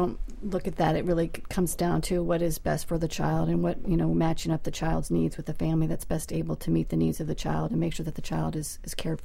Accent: United States; I'm from Hamilton County.

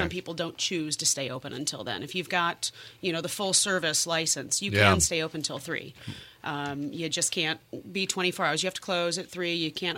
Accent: South Bend, Indiana, United States; Well, I grew up in South Bend, so not too far, you know, just a little bit east of here. Went to college down in Indianapolis

